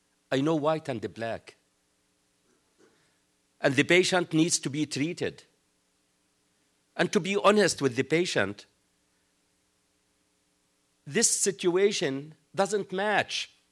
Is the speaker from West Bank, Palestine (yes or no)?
no; Gaza, Gaza Strip, Palestine; I wanted them to know that I am Palestinian from Gaza.